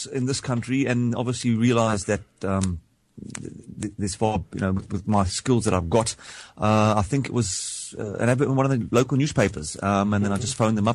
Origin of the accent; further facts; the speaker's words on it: Cape Town, Western Cape, South Africa; moved away as an adult; now in United Kingdom; I'm originally from South Africa in Cape Town, and basically recession in 2008 closed my businesses down, and that's where I've ended up in the UK.